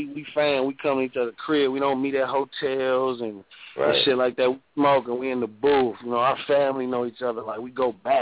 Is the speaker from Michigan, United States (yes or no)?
yes; Pontiac, Michigan, United States; I mean, first of all, I'm from Pontiac, man, so you step out your porch, you're in the mix, you know what I'm saying, because it's so small